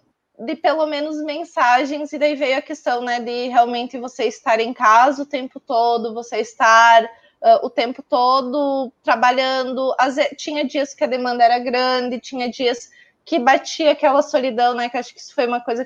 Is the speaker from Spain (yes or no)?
no; Chapecó, Santa Catarina, Brazil; eu sou de Chapecó, Santa Catarina, né? Cidadezinha não, né? No oeste de Santa Catarina, uma cidade grande até.